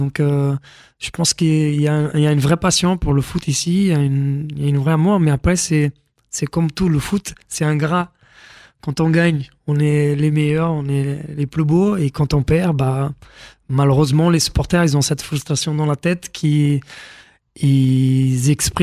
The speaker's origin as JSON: {"language": "French", "country": "Brazil", "second_language": "French", "said": "Tous les Brésiliens rêvent de jouer en équipe première du Brésil."}